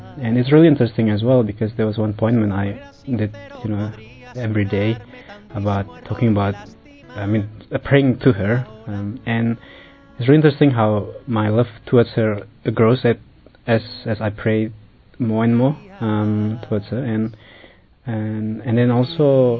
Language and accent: English; New Zealand; I'm from New Zealand and I'm 27 years old.